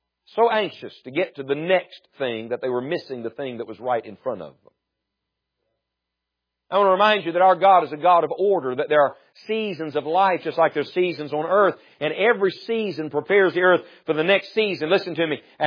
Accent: West Virginia, United States; I'm from West Virginia, and she's a Yankee from Michigan, and we met in Bible college.

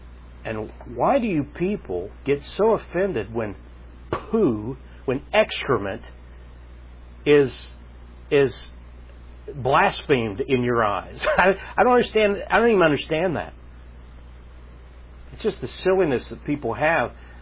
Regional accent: England, United Kingdom; I am English, and I'm going to call on the name of the Lord Jesus.

